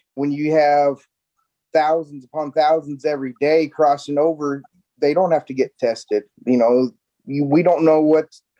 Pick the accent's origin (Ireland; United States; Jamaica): United States; Iowa; In the district that I live in, there hasn't been really anything going on, but I'm originally from Iowa.